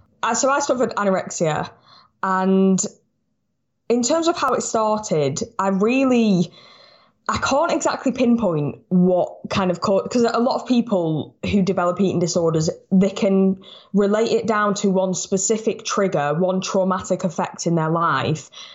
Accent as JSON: {"language": "English", "town": "Blackpool", "region": "North West England", "country": "United Kingdom", "moved": "as an adult", "lives_now": "London, United Kingdom", "said": "I'm currently living in London. I'm originally from Blackpool up in the north, but last year I decided I'm going to take the leap and I'm going to move to London"}